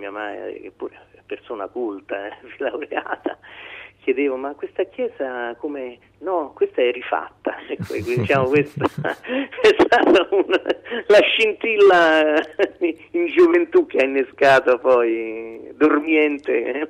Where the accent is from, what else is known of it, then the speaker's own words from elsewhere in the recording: Rome, Lazio, Italy; rispetto alle bellezze artistiche che abbiamo nella nostra città, quindi diciamo è un'opera dedicata scritta da un romano per i romani.